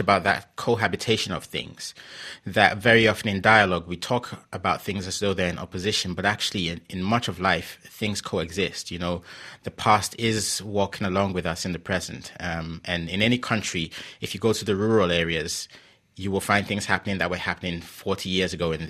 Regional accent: Ghana; English is a second language; also born or lived in England; I was born in England when my parents were studying. So I went to Ghana at the age of 3 or 4. At the time, I spoke English and Ga.

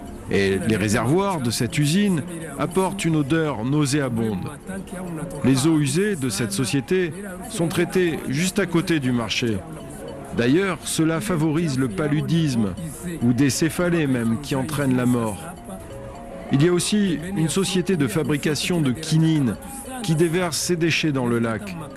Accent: Mulambula, South Kivu, DR Congo; born there; je suis pêcheur. Je suis né en 1954 à Mulambula.

